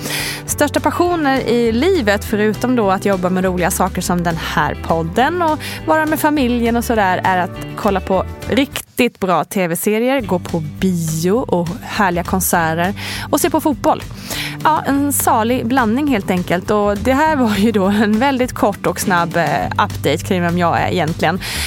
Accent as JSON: {"language": "Swedish", "region": "Småland and Blekinge", "country": "Sweden", "tie": "born or raised there", "lives_now": "Stockholm, Sweden", "said": "bor vi ju här i Stockholm, Sweden. Dels så i min mans Italien. Och också till viss del i Småland och Blekinge där jag kommer ifrån och är uppvuxen."}